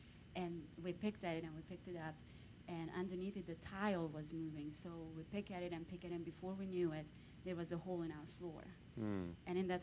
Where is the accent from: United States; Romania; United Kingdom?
Romania; first language Hungarian; English is a second language; I was born and raised in Romania, but I am by nationality Hungarian.